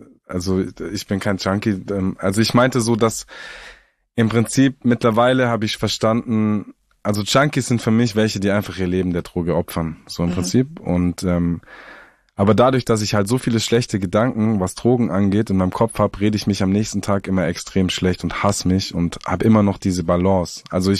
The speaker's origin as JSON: {"language": "German", "region": "Southern Germany", "country": "Germany", "said": "Musst dir vorstellen, bei uns in Süddeutschland, da gehen am Wochenende immer die übelsten Raves im Wald."}